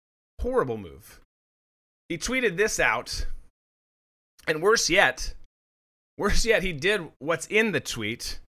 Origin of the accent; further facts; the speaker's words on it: Minnesota, United States; you guys know, I'm from Minnesota originally. I love the state as a whole.